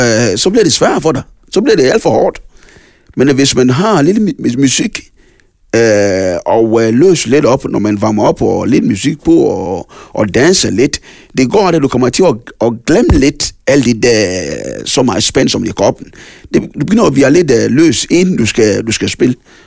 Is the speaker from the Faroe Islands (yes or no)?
no; Ghana; now in Denmark; Jeg føler mig, jeg føler mig ghaneser, men jeg er dansker.